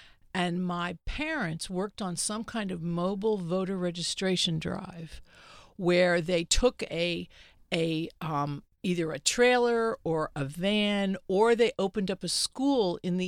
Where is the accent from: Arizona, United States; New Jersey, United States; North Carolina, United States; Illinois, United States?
New Jersey, United States; Trenton; I've never seen them in New York City. I grew up in Trenton.